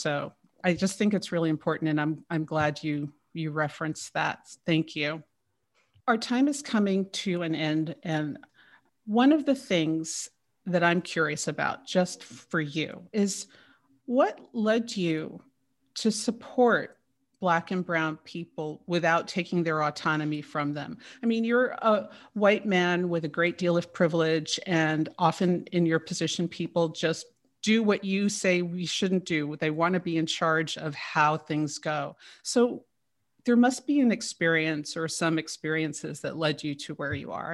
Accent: Manhattan, New York, United States; And it was so nurturing in a way that growing up in Manhattan, you don't have that experience.

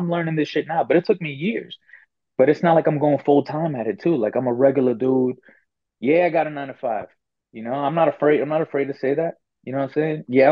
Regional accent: United States; That wasn't my growing up. I grew up in the States. You know what I'm saying? That wasn't my come up.

